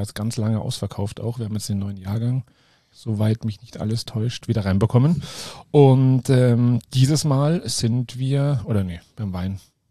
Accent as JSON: {"language": "German", "town": "Munich", "region": "Bavaria", "country": "Germany", "said": "was natürlich für uns recht lustig ist als Münchner Weinhändler"}